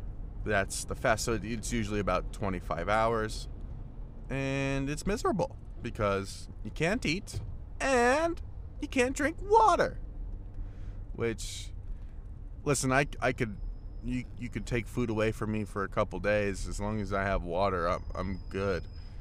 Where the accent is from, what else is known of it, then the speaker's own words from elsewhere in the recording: Australia; accent: Australian; the problem with my Australian accent is that I kind of go with a bit of a stereotypical one